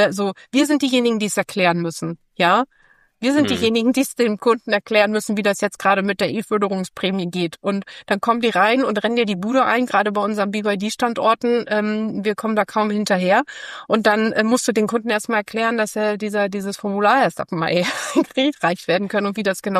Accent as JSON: {"language": "German", "region": "Hamburg", "country": "Germany", "said": "ich bin ja Hamburgerin"}